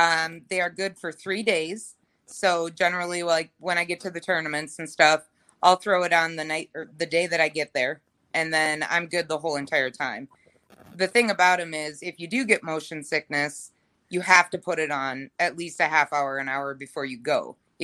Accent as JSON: {"language": "English", "town": "Ogilvie", "region": "Minnesota", "country": "United States", "tie": "born or raised there", "said": "Yep. I grew up in Ogilvie, Minnesota. So okay. I don't know if you know where that is."}